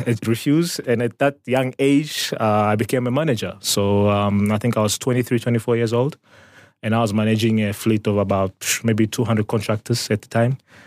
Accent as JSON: {"language": "English", "region": "Zambezi", "country": "Namibia", "tie": "born or raised there", "also_born_or_lived": "Windhoek", "said": "Sivulamunda is where all my family comes from. It's my grandfather's land. I was born in Windhoek, but moved back to the Zambezi region a few years later. So that's where I had my stint as a primary school."}